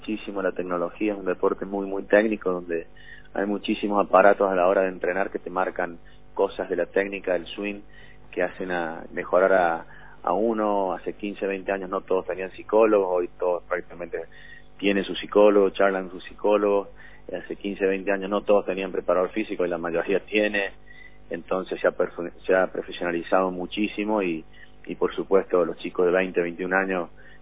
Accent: Rosario, Santa Fe, Argentina; empresas de mi tierra, bueno, tengo que llevar empresas, en este caso, de Rosario.

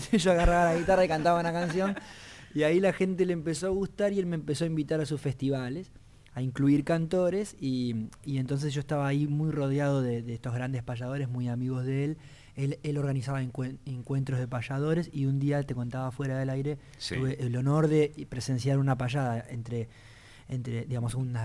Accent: Bahía Blanca, Buenos Aires Province, Argentina; born there; also born or lived in Ingeniero White; cuando yo empecé a cantar, residía en Ingeniero White, pero nací en Bahía Blanca, sí.

